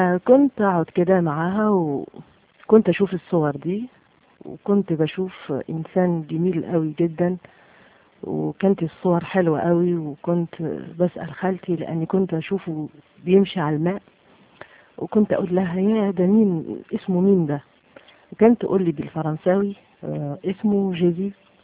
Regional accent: Algeria; حتى دلوقتي احنا عندنا في الجزائر في كل أسبوع عندنا ساعة

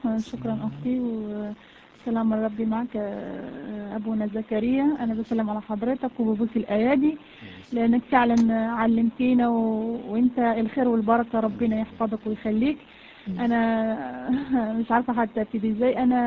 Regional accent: Morocco; accent: Moroccan; أنا أصلا مغربية، أنا سامحوني على لهجتي بس بحاول أتكلم عشان تفهموني

